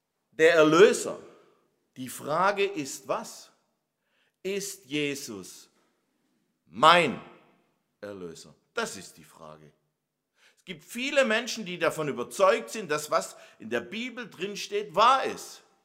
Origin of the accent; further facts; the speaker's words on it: Baden-Württemberg, Germany; Ich lebe mit meiner Frau in einem kleinen Ort am Rande vom Nordschwarzwald. Und als ich noch ein Stöpke war, ich bin in dem Ort aufgewachsen, da lebten wir am Rande des Ortes.